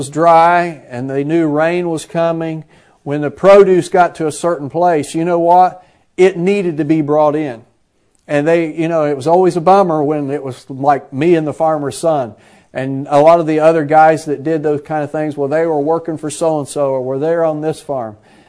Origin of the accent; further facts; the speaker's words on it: Midwest, United States; also born or lived in Florida; I grew up in the Midwest. You know, we've lived most of our married life and raised our children largely in Florida. But I grew up in the Midwest